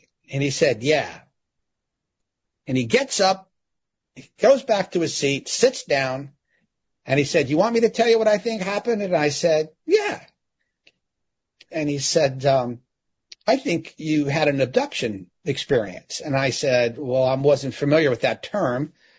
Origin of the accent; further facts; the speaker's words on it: Youngstown, Ohio, United States; I'm from Youngstown, Ohio, you know, grew up, you know, semi-rough